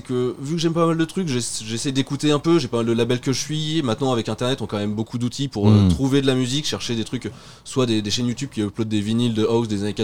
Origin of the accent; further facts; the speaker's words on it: Saint-Étienne-de-Bondeville, Normandy, France; also born or lived in Fécamp; now in Rouen, France; Alors moi je viens de Fécamp, ça fait 8 ans que je suis à Rouen. Mais je suis originaire de Fécamp, j'ai grandi à Saint-Étienne-de-Bondeville, juste à côté.